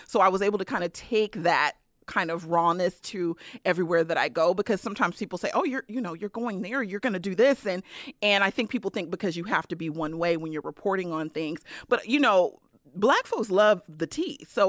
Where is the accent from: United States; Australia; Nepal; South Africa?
United States; California; I'm from the Bay Area, so I wasn't worried at all.